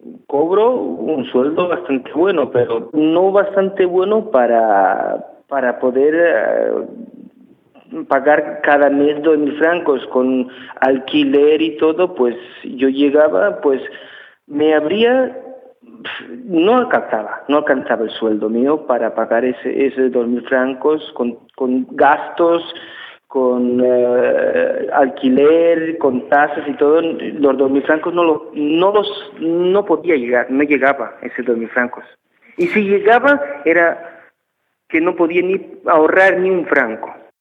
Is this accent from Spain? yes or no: yes; Spain; now in Switzerland; Yo me siento español, yo no tengo pasaporte suizo.